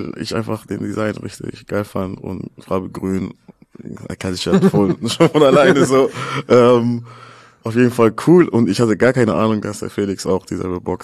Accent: Karlsruhe, Baden-Württemberg, Germany; so bei uns in Karlsruhe, Nordstadt, gab es auch die Army Base und so, weißt du.

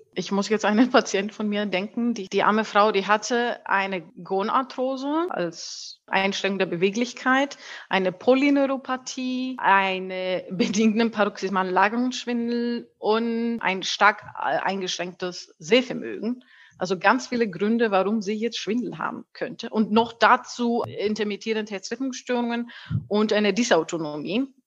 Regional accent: Greece; German is a second language; moved away as an adult; now in Germany; also ich komme ursprünglich aus Griechenland, könnt ihr vielleicht vom Akzent merken. Bin aber schon seit 8 Jahren in Deutschland

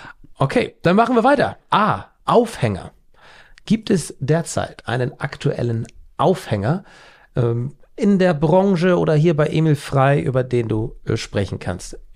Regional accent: Husum, Schleswig-Holstein, Germany; Ich komme aus Husum

